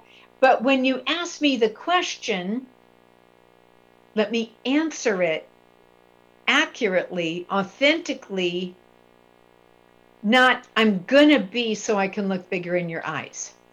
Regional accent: Midwest, United States; I was raised in the Midwest. Everything's polyester. There's very little color there, at least in our home.

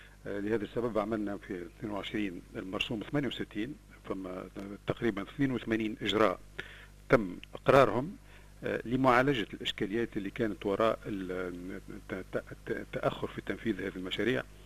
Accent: Tunisia; اللي عندنا في تونس

